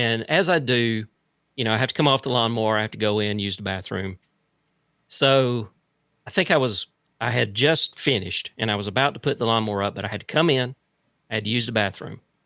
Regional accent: Fitzgerald, Georgia, United States; So remember I told you that I'm originally from Fitzgerald, Georgia

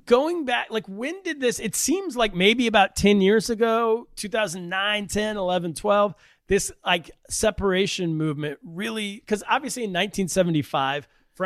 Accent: California, United States; I grew up in California.

